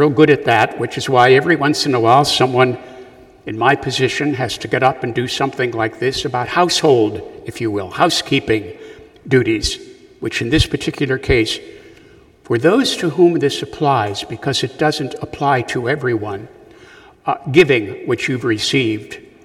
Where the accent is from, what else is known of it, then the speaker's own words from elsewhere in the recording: Punxsutawney, Pennsylvania, United States; there's Groundhog Day. Well, no, we don't celebrate that as an ecclesial body, understand, but it's my hometown. I hope you're not jealous. I'm from there.